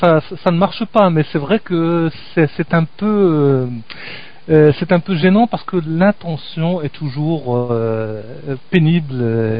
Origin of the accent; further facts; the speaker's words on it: Casablanca, Morocco; born there; Tu sais que moi, je suis né à Casablanca. Je suis né au Maroc.